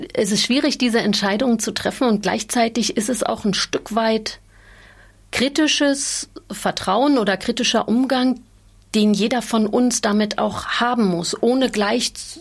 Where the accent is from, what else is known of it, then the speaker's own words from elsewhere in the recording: East Germany, Germany; Ich als Ostdeutsche, das müssen wir machen.